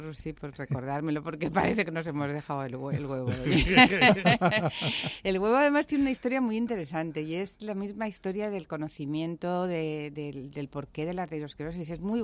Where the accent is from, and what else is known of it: Alicante, Valencian Community, Spain